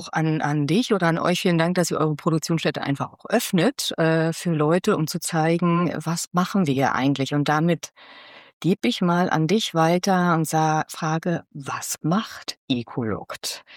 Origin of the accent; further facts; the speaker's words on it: Brandenburg, Germany; gebürtige Brandenburgerin, und mein Herz schlägt fürs Bauen.